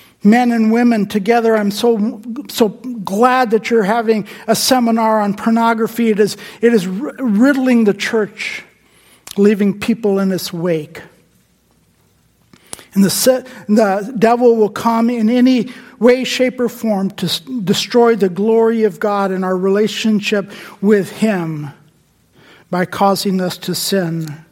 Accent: Pakistan; I grew up in Pakistan, and in Pakistan, most of the people who are born poor in Pakistan, 99% of those people will die in that same poverty.

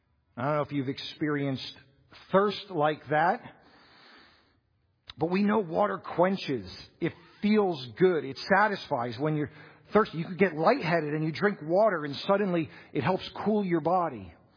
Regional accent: Florida, United States; Now, growing up in Florida, where it's hot year round, we indeed know what it is to be thirsty.

